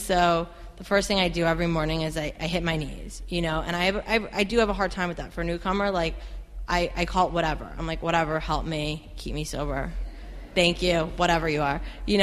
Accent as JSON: {"language": "English", "town": "New York City", "region": "New York", "country": "United States", "tie": "born or raised there", "said": "But to backtrack for a second, I grew up in New York City."}